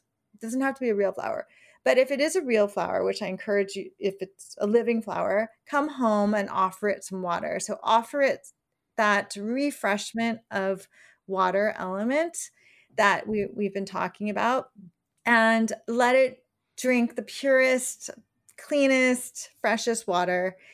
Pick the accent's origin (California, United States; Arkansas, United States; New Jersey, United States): California, United States; like I grew up in California where you don't see a huge change of seasons